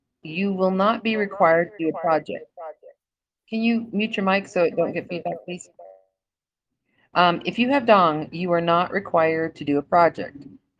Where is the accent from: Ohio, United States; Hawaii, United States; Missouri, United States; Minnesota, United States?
Hawaii, United States; Hilo; born there; I was born in Hilo, Hawaii.